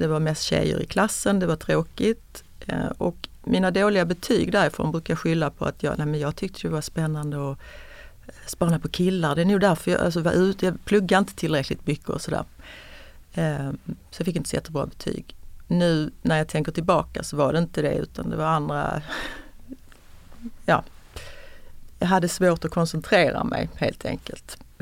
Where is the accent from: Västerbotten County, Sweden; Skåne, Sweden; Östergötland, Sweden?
Skåne, Sweden; Malmö; also born or lived in Växjö / Nyköping / Karlskrona; Jag födde i Växjö och sen flyttade vi till Nyköping och sen bodde vi i Karlskrona och sen Malmö.